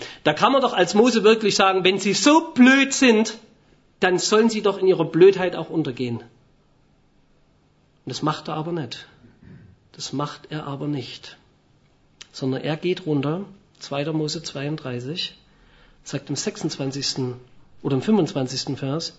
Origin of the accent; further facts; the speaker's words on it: Germany; ich bin in der DDR aufgewachsen